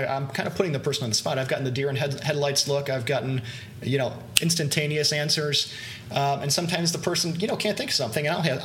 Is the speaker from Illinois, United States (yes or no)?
yes; Chicago, Illinois, United States; I'm a Chicagoan.